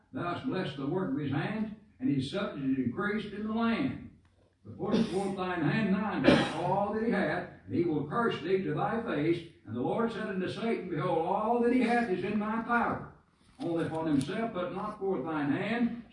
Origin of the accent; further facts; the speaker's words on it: Liberty, Kentucky, United States; We have a radio program at Liberty, Kentucky, my hometown